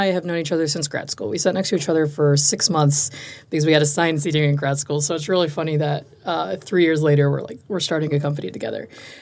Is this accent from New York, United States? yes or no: yes; New York, United States; also born or lived in Chicago; now in Austin, United States; Because I'm like from Chicago, was born and raised in New York. Yeah. So it's like very big cities.